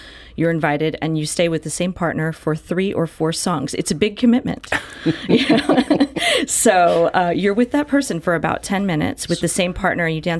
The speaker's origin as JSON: {"language": "English", "town": "Philadelphia", "region": "Pennsylvania", "country": "United States", "also_born_or_lived": "Buffalo, New York", "said": "I was in Buffalo, New York before this. I'm from Philadelphia."}